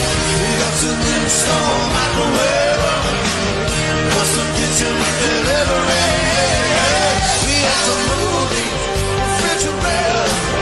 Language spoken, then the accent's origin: English; South Africa; Hey, I really like your music. I'm from South Africa.